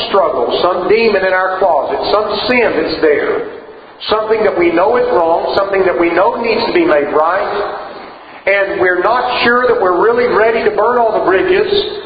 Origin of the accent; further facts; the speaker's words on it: Tuttle, Oklahoma, United States; the little town where I grew up in Tuttle, Oklahoma.